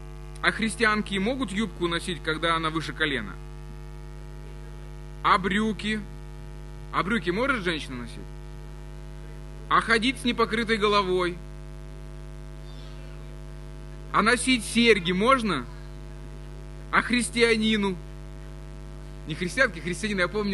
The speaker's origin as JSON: {"language": "Russian", "region": "Crimea", "country": "Ukraine", "tie": "born or raised there", "said": "Вы знаете, я родом из Крыма"}